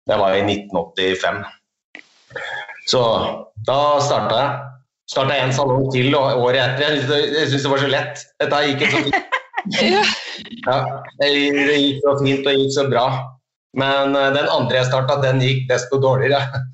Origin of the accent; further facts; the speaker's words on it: Hamar, Innlandet, Norway; Jo, det I Hamar. Det der jeg kommer fra.